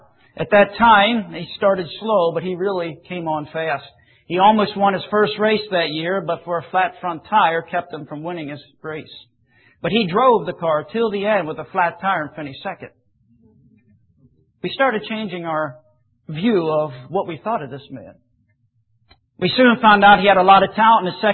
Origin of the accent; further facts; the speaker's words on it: Pennsylvania, United States; Now remember, I'm from Central Pennsylvania. That is sprint car racing galore out there.